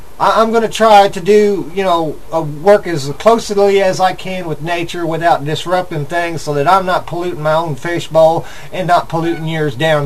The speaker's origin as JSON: {"language": "English", "country": "United States", "said": "I'm American, and I love America, and I'm going to keep on loving America. I'm an American patriot."}